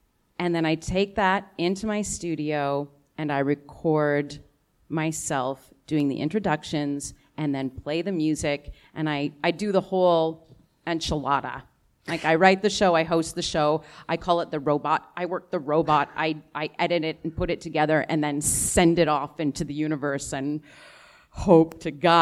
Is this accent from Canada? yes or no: yes; Ottawa, Ontario, Canada; now in Toronto, Canada; I'm from Ottawa. I was born and raised in Ottawa. I moved to Toronto just a couple of years ago.